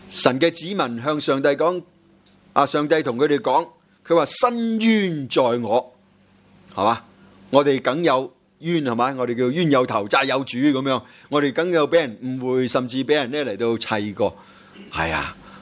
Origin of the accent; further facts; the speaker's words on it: Guangzhou, Guangdong, China; 一句説話我都好有意思，係我哋即係廣州人，係我哋中國人講噶嘛，得饒人處且饒人